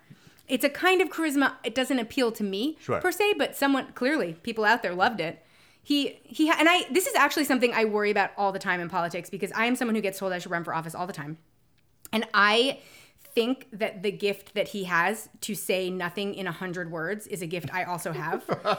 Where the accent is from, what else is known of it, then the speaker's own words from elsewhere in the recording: New York City, New York, United States; And listen, I am from New York City. I've been stuck in many elevators.